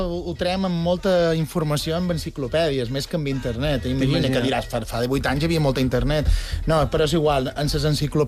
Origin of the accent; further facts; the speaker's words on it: Balearic Islands, Spain; jo que som menorquí